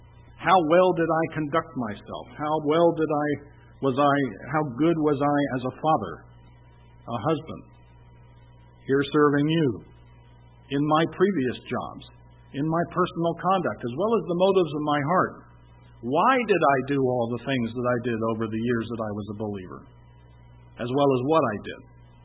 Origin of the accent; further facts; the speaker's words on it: New Jersey, United States; I imagine if I went down there, he'd ask for a toll, because I'm from New Jersey.